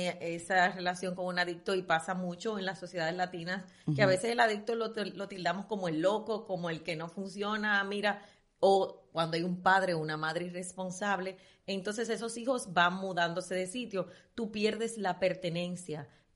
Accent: Dominican Republic; Ah, sí, somos los dominicanos. ¿Viste? Dominicanos.

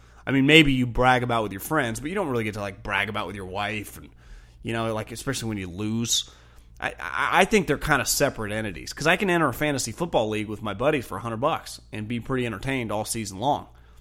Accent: Davis, California, United States; where I grew up in Davis

